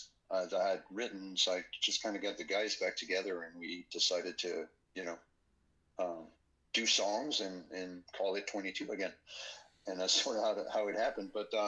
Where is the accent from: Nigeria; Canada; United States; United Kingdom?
Canada; Montreal, Quebec; so yes, we are from Montreal, basically.